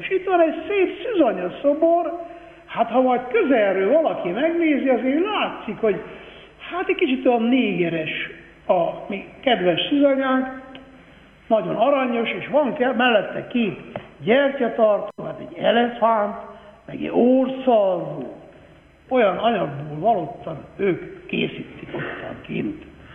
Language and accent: Hungarian; Miercurea Ciuc, Harghita, Romania; Én ottan Csíkszeredában, amikor felnőttem